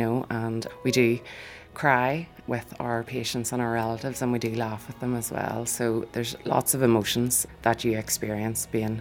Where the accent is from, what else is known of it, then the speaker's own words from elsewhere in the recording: Northern Ireland, United Kingdom; growing up in Northern Ireland, probably to do with the security risk, watching your dad check under your car every day.